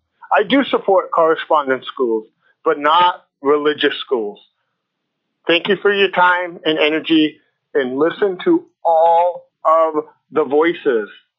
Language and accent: English; Homer, Alaska, United States; I am from Homer, Alaska